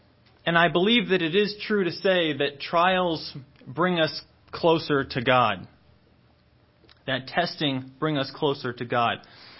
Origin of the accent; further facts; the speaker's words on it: Nebraska, United States; born there; I was born in Nebraska, and I got here as fast as I could because I do not like the cold.